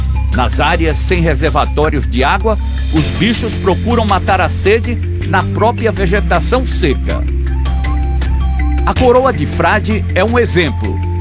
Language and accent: Portuguese; Ceará, Brazil; É que eu sou cearense e ele é de Pernambuco.